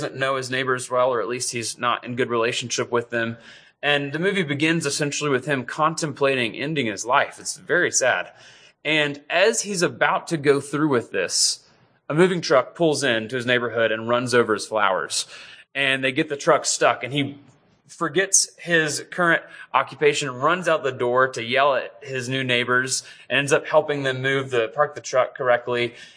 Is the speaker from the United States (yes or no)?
yes; Tennessee, United States; We moved here about a year ago from Birmingham, Alabama. I'm from Tennessee and she's from North Carolina.